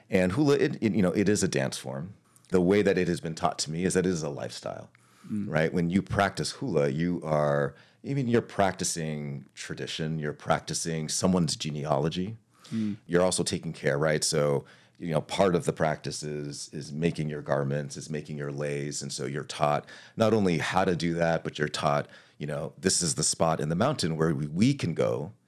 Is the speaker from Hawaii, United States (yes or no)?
yes; Hawaii, United States; because I'm from Hawaii originally, it was sort of the space and the time for me to understand another practice of mine. I used to dance hula